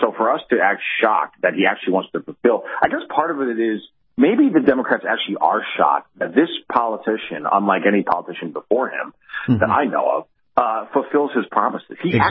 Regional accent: United States; as an American, Bill, this is really corrosive to our society.

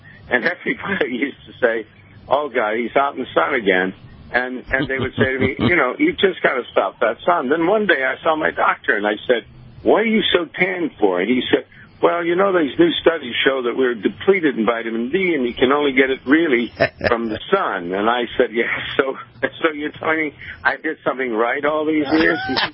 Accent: Florida, United States; And so I'm back down there quite a lot, and I'm from Florida, and I'm resident.

